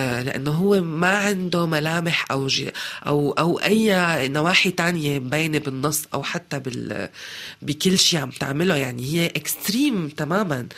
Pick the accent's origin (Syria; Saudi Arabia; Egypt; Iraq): Syria; غير أنه الموضوع بالنسبة إلي كسورية مهم جدا وكان صعب على كل المستويات.